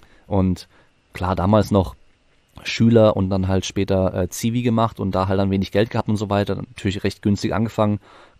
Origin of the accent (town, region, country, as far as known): Freiburg, Baden-Württemberg, Germany